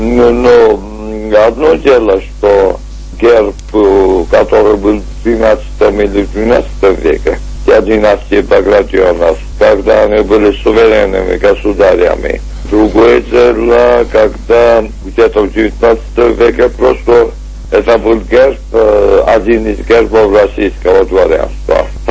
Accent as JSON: {"language": "Russian", "country": "Georgia", "said": "мы грузины"}